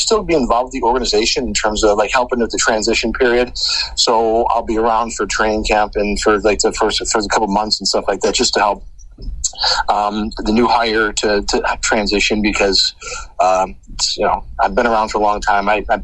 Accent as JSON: {"language": "English", "town": "Chicago", "region": "Illinois", "country": "United States", "tie": "born or raised there", "said": "We're from Chicago, born and raised, and my mother and father were big Blackhawk fans growing up."}